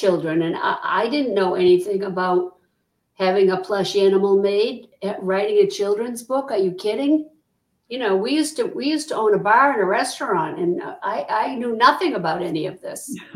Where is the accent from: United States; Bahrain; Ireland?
Ireland; because I'm Irish